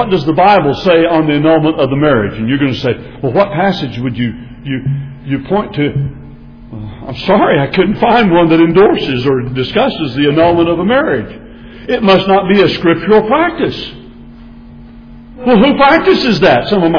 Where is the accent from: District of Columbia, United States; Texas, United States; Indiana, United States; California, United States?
Texas, United States; By the way, I am a Texan.